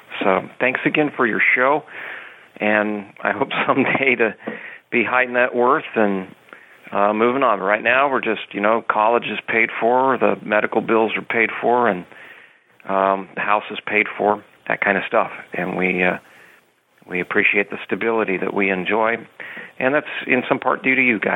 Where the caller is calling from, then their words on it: Oregon, United States; I'm calling from Oregon.